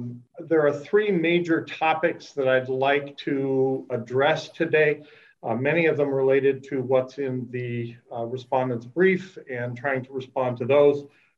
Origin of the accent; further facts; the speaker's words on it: Mankato, Minnesota, United States; I'm an attorney from Mankato, Minnesota